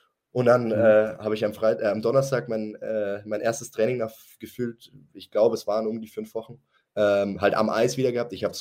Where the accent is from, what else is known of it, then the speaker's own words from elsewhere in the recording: Landshut, Bavaria, Germany; weil ich mich halt in Landshut pudelwohl gefühlt habe. Es ist meine Heimat.